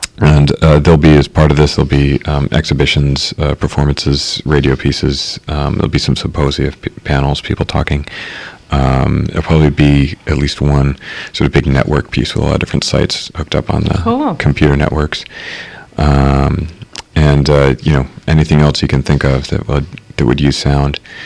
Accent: Philadelphia, Pennsylvania, United States; I grew up in Philadelphia.

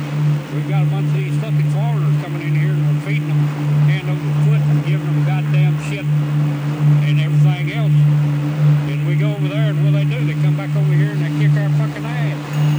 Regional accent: United States; Yeah, I'm an American, and I believe in supporting the president.

